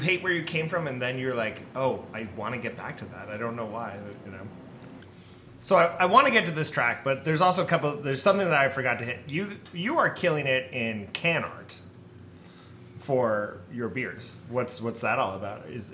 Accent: Massachusetts, United States; We all grew up in small towns, too. And so that was big for us. It'd be like, I need to get out of here. We grew up on Cape Cod

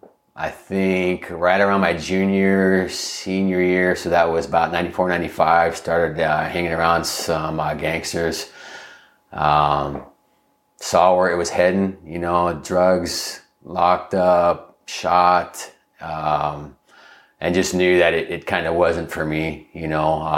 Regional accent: Buena Park, California, United States; also born or lived in Bellflower; I was born in Bellflower, California. Grew up, spent most of my time growing up in Buena Park, Orange County.

